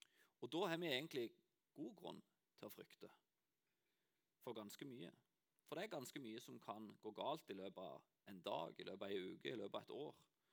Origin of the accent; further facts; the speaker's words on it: Lyngdal, Agder, Norway; for jeg kommer jo fra Lyngdal, ja, samme det.